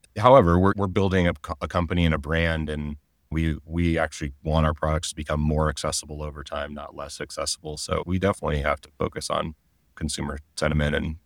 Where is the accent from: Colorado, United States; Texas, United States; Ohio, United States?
Colorado, United States; Boulder; also born or lived in San Francisco Bay Area; So I grew up in Colorado as well, in Boulder, and I moved back here when I had children.